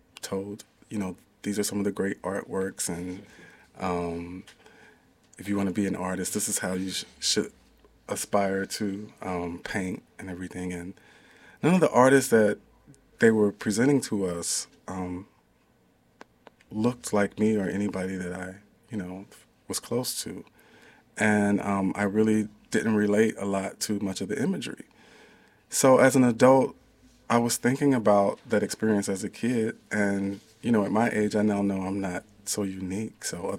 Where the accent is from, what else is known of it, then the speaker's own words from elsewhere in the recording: South Carolina, United States; I'm doing a series of collages based on memories of this housing project I grew up in South Carolina.